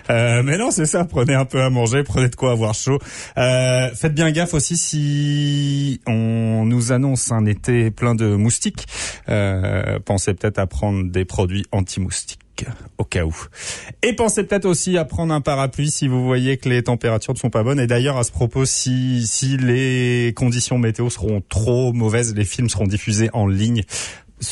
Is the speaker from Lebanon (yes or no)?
no; France; now in Canada; comme on dit chez nous en France, je sais pas comment on dit ici